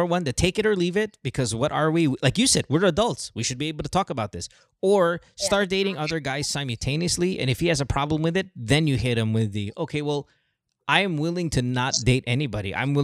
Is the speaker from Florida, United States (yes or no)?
no; Los Angeles, California, United States; We grew up together in Los Angeles as children.